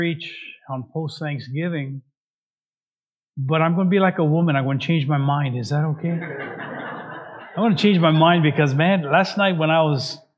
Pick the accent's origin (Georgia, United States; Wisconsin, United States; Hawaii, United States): Hawaii, United States; now in California, United States; When I was growing up in Hawaii, one of the things that we loved was persimmons.